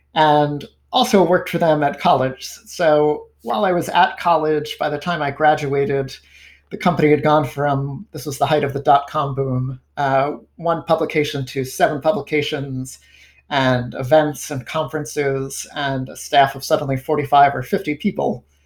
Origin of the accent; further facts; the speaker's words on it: New York, United States; So it turned out I grew up in Rockland County.